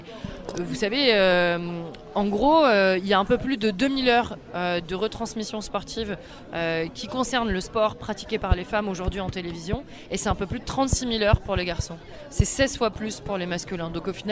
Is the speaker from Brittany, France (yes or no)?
no; Ivry-sur-Seine, Île-de-France, France; je viens d'Ivry-sur-Seine, qui est une ville dans le Val-de-Marne, juste à côté de Paris, où il y a une culture handballistique très, très importante. Et du coup, j'ai grandi avec le handball.